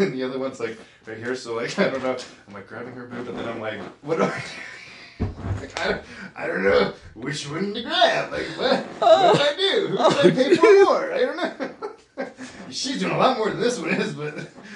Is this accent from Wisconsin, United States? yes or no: no; Utah, United States; You know, I would never think as like. Growing up in Utah, that there are these places that you probably walk by all the time